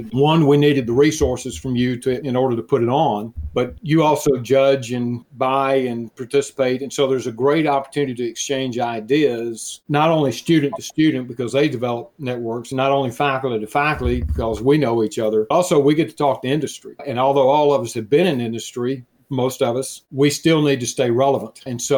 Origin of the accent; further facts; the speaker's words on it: Alabama, United States; but I was from Alabama and from a bunch of poor people.